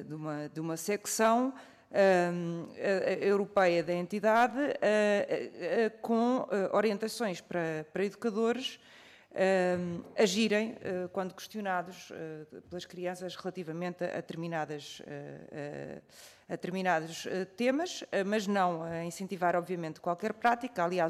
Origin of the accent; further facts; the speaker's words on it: Brazil; born there; até porque nasci no Brasil